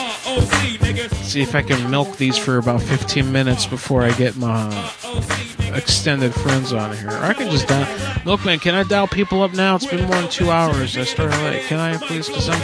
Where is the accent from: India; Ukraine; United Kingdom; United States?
India; I'm from India. Where'd I come from? Yeah. Man, I'm Bengali.